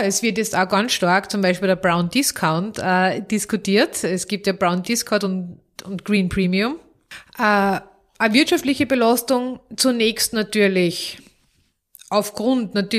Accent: Vienna, Austria; Man hört sehr gut, jeder weiß es, ich stamme aus Wien.

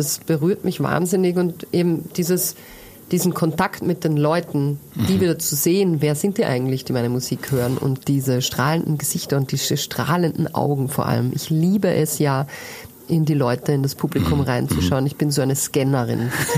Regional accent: Trentino-Alto Adige, Italy; Ja, Südtirol sowieso. Das gehört ja zu mir daheim. Meine Heimat.

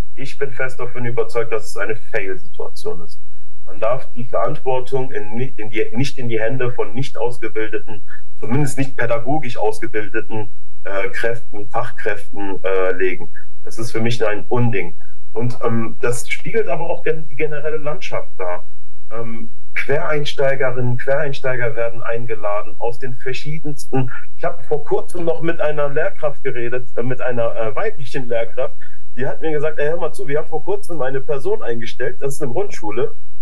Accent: Wuppertal, North Rhine-Westphalia, Germany; ich komme aus Wuppertal

